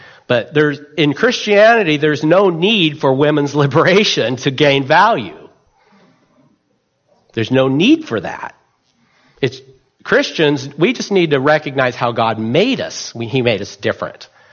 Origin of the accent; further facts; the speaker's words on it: Mount Angel, Oregon, United States; I had too much of that growing up in Catholicism, going to the cathedrals. I'm from Mount Angel, Oregon.